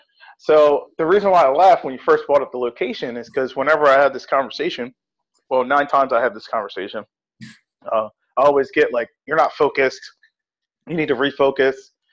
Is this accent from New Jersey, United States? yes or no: yes; New Jersey, United States; I'm from New Jersey originally, and I have family in New Jersey, Delaware, PA.